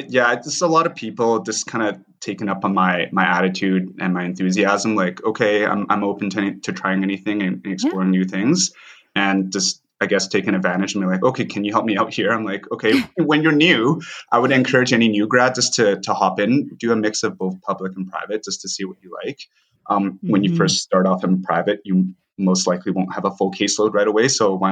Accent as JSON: {"language": "English", "town": "Vancouver", "region": "British Columbia", "country": "Canada", "tie": "born or raised there", "said": "I grew up in Vancouver, we do pretty well."}